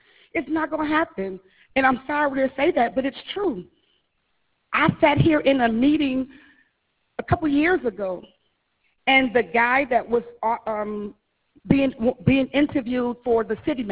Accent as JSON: {"language": "English", "town": "Opa-locka", "region": "Florida", "country": "United States", "said": "you will not tell people we're from Opa-locka. But that's where I'm from. 41 years in this city, I've been here, 41 years."}